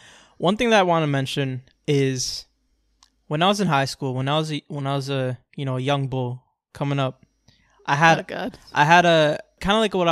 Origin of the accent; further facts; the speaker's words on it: Florida, United States; also born or lived in New York; I'm a Florida boy. Like, I grew up like jumping in lakes, jumping off of trees and rolling in grass and rolling down hills.